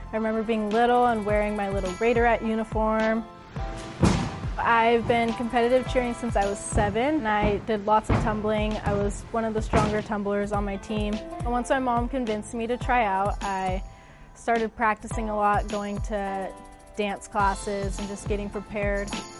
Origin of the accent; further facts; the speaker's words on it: Oakley, California, United States; I'm from Oakley, California.